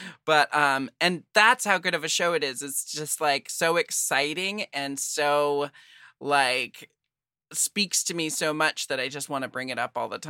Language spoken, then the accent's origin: English; Portland, United States; No, I'm from Portland.